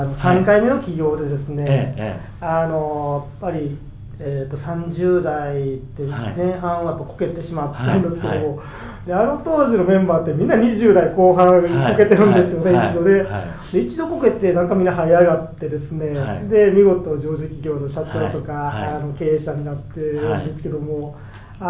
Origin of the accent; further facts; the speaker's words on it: Kansai, Japan; 20代ですね、はい、私も、はい、関西出身でして